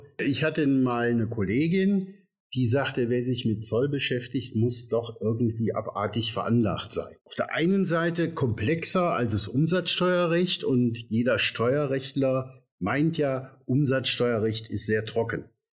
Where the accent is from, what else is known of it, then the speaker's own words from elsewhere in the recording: Rhineland, Germany; wie man meiner Sprache entnehmen kann, gebürtiger Rheinländer.